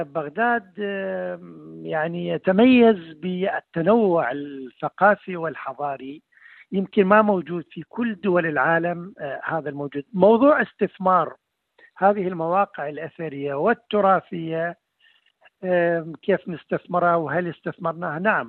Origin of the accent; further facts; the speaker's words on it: Nasiriyah, Dhi Qar, Iraq; أيضا عندنا في الناصرية في ذي قار عندنا أور، زقورة أور